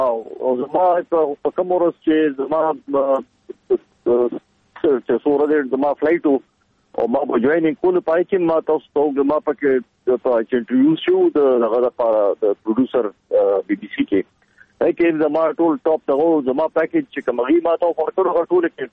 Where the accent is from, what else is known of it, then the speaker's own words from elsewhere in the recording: Peshawar, Khyber Pakhtunkhwa, Pakistan; زه په خپل پېښور کې لوی شوی ما سبق دغه ځای نه ویلی دی.